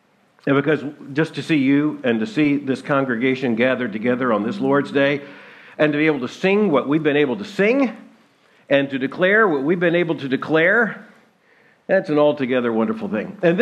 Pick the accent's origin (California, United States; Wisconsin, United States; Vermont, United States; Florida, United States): Florida, United States; Lakeland; now in Kentucky, United States; I'm a Floridian. I live in Kentucky. But I'm a Floridian. I was born in Lakeland, just a matter, as you know, not far from here.